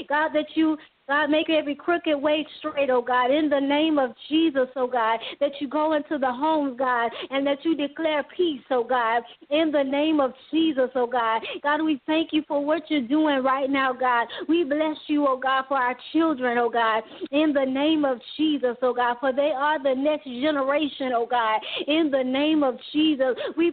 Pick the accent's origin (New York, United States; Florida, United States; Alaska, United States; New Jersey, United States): Florida, United States; Jacksonville; I'm from Jacksonville, Florida. I am 35 years old.